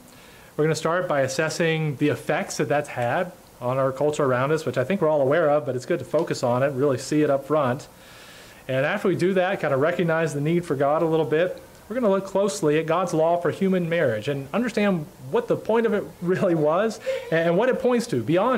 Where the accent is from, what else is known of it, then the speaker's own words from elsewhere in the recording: United States; I have a valid experience as an American growing up in our country. I'm 35 years old.